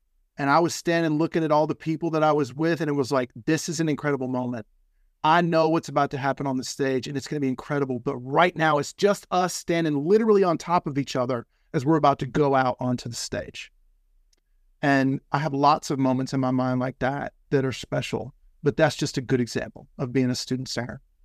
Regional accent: Fayetteville, North Carolina, United States; a performance at Snyder Memorial Baptist Church in Fayetteville, North Carolina. Fayetteville is my hometown. And that was the first time that I conducted a concert in my hometown.

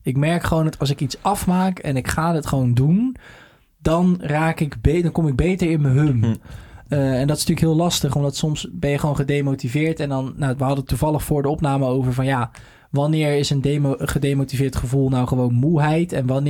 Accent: Rotterdam, South Holland, Netherlands; Ik ben geboren in IJsselmonde, naast de Kuip.

